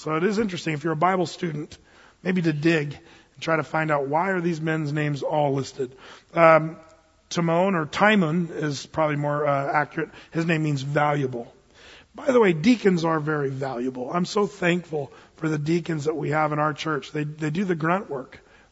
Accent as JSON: {"language": "English", "town": "Portland", "region": "Oregon", "country": "United States", "said": "Come on, we're from Portland."}